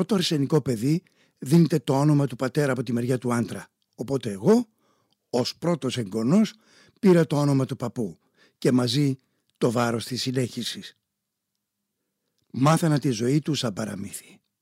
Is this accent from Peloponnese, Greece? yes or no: no; Nymfaio, Western Macedonia, Greece; Νέβεσκα είναι το χωριό μου, τον Ιμφαίο